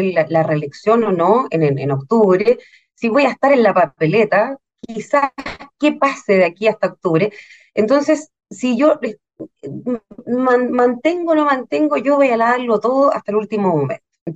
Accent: Osorno, Los Lagos, Chile; ¿Por qué eras tú Puerto Montt si yo soy de Osorno?

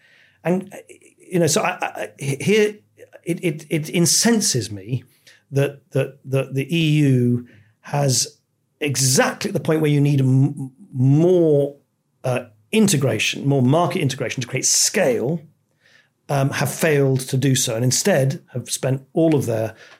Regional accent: United Kingdom; I'm about as fervent a pro-European as any Brit you could possibly find

